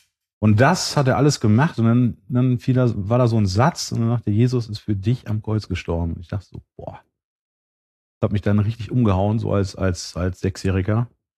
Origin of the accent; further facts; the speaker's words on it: West Germany, Germany; also ich bin im Osten halt geboren